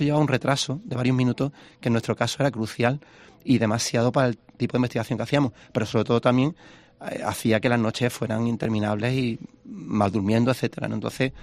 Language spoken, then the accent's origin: Spanish; Spain; Yo, como español, estoy muy orgulloso de eso.